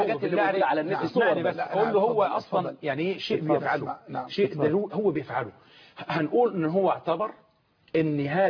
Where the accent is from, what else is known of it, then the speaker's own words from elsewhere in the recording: Suez, Suez Governorate, Egypt; يعني إنه في عندنا في السويس